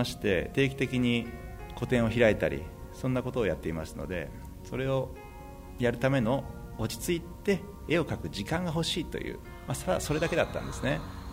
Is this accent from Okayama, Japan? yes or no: yes; Okayama, Japan; 私も妻も岡山県の出身なんですが、